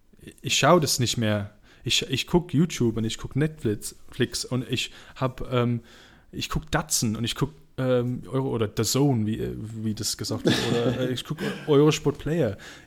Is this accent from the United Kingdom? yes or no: yes; England, United Kingdom; German is a second language; Das ist für mich ja offensichtlich okay als Engländer